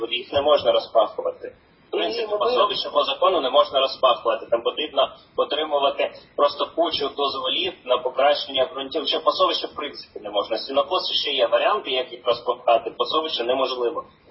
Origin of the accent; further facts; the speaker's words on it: Chernihiv Oblast, Ukraine; там моя рідна Чернігівська область, да, в яку я працюю сьогодні